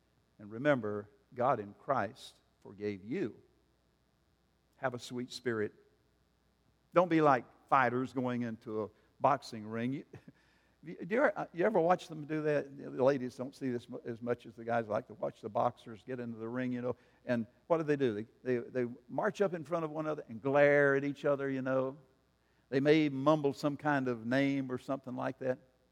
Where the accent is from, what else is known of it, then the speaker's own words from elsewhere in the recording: South Carolina, United States; He was the littlest member of our little gang growing up in the Red Hills of South Carolina.